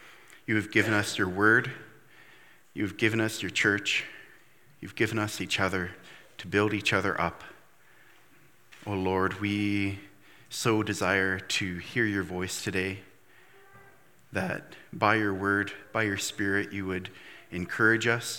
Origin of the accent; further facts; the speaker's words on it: Fort McMurray, Alberta, Canada; I grew up in Fort McMurray, and as we would say, the largest city in Newfoundland.